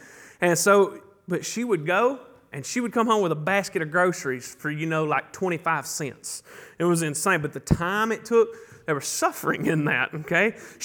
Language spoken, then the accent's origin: English; Mantachie, Mississippi, United States; Now, we're from Mantachie, Mississippi. I'll teach you all how to say Mantachie later, okay? But we're from Mantachie.